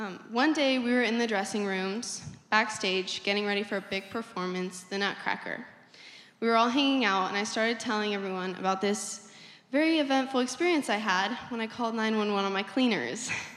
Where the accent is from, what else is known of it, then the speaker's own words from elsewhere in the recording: San Clemente, California, United States; born there; I was born here in San Clemente 14 years ago to my mom and dad